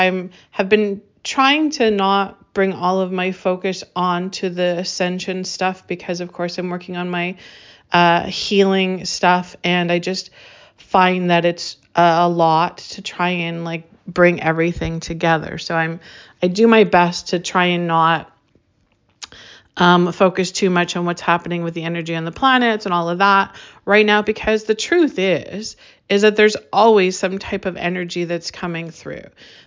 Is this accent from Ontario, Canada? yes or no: no; Saskatchewan, Canada; moved away; Funny because I was born in Saskatchewan and raised in Saskatchewan, which truly is cold.